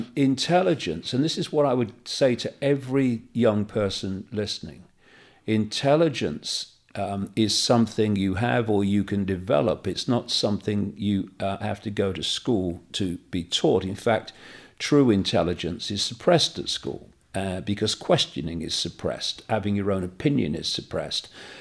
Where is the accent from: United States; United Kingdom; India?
United Kingdom; Leicester, East Midlands; born there; I was born in 1952 in Leicester on a big working class council estate.